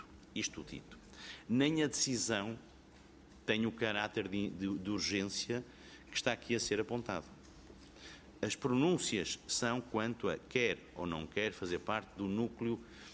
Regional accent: Portugal; como português

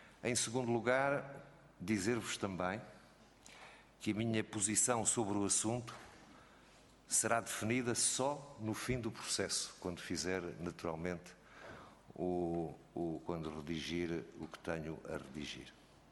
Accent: Coimbra, Centro, Portugal; dizer-vos que sou de Coimbra e que, portanto, quero o melhor para a minha terra, para a minha cidade, para o meu concelho, para a minha região

